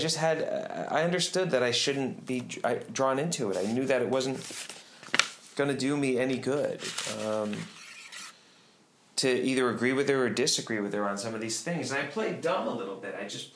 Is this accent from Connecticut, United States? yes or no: yes; Connecticut, United States; And we were growing up in Connecticut.